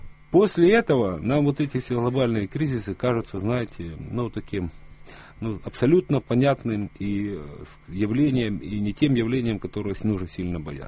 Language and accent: Russian; Mykolaiv, Mykolaiv Oblast, Ukraine; в Николаеве оно стоило в моем родном городе 5 рублей